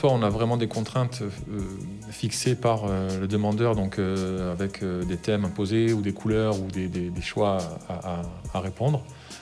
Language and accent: French; Biarritz, Nouvelle-Aquitaine, France; Nous on est sur Biarritz, on a grandi au Pays Basque.